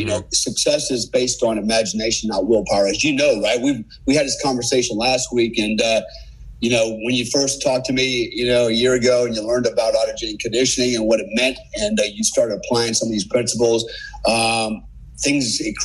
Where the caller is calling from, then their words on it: Bali, Indonesia; But so I'm calling you from Bali. What a cool place, right? I live here. It's paradise, literally.